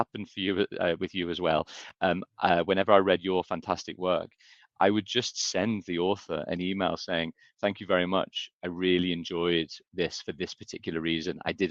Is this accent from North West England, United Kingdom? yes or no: yes; Liverpool, North West England, United Kingdom; You know, I grew up in Liverpool.